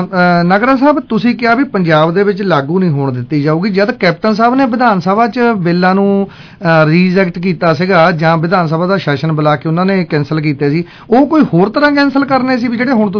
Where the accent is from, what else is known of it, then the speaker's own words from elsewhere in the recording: Punjab, India; ਸਾਡਾ ਜ਼ਿਲ੍ਹਾ ਤਾਂ ਸਾਰੇ ਪੰਜਾਬ ਦੇ ਵਿੱਚੋਂ ਇੱਕ ਨੰਬਰ ਜ਼ਿਲ੍ਹਾ